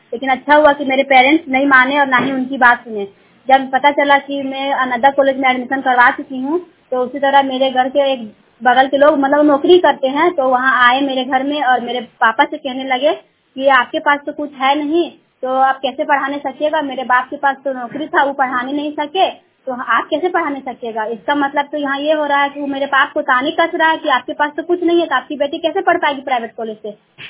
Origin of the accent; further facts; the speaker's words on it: Jarba, India; मैं जरबा गांव की रहने वाली हूँ।